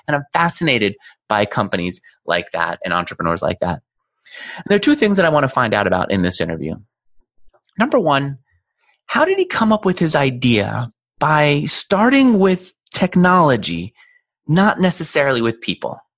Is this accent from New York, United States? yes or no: yes; New York City, New York, United States; now in San Francisco, United States; If you listen to me, you probably already know I'm a New Yorker. I literally have never been in a pickup truck my whole life. I remember just loving that I could get around in cabs. I finally moved to San Francisco and I felt like I had to have a car.